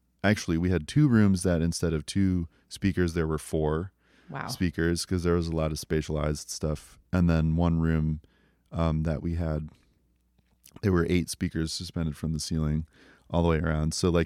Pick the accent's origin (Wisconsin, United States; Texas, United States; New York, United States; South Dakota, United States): New York, United States; Bronx; I grew up in the Bronx.